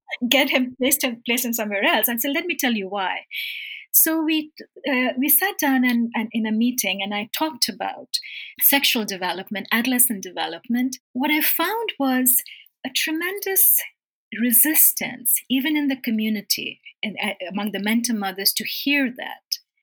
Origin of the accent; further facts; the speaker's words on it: New Delhi, Delhi, India; I remember when I was a very young girl and I grew up in New Delhi, and I read David Copperfield by Dickens